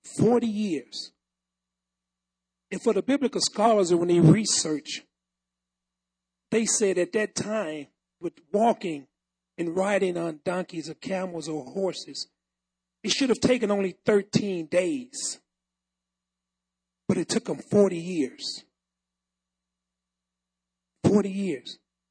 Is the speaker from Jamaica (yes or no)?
yes; Jamaica; also born or lived in Jackson, United States; But I lived in Jackson, Mississippi for a long time, so that's why I sound like this. But I am a Jamaican.